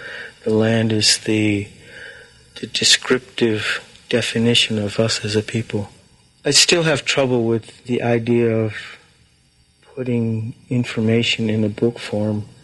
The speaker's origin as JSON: {"language": "English", "town": "Cape Cod", "region": "Massachusetts", "country": "United States", "said": "I come from the Mashpee Wampanoag tribe. It's in Cape Cod, Massachusetts."}